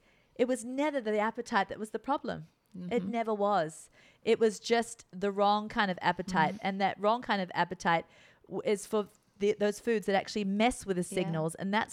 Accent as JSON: {"language": "English", "country": "New Zealand", "tie": "born or raised there", "said": "You know, in New Zealand, we grew up on poached eggs."}